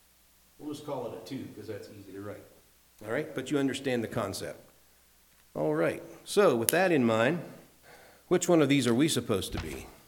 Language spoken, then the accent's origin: English; Tennessee, United States; because of our background, because I'm from Tennessee, I see things a little different